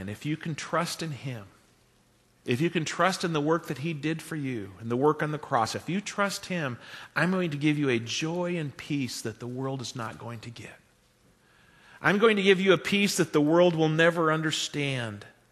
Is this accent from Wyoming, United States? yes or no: no; Kansas, United States; where are you from? I go, from out past Pratt.